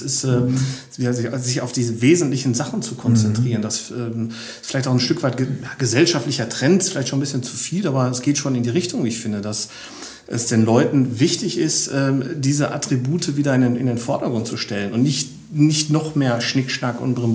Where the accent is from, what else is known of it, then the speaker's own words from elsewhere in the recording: North Rhine-Westphalia, Germany; Also ich komme selbst aus dem Ruhrgebiet